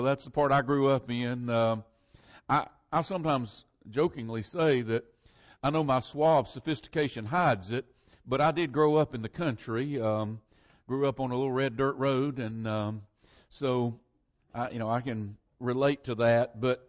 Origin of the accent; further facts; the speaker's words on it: Oak Grove, Florida, United States; And I am from that part of Florida where Eric Sanders is from. I'm from Oak Grove.